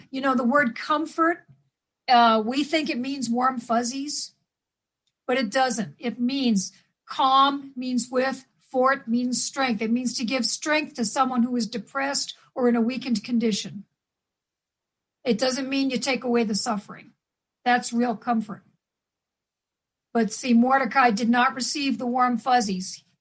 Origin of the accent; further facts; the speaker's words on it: Reno, Nevada, United States; Yes, I'm from Reno, Nevada.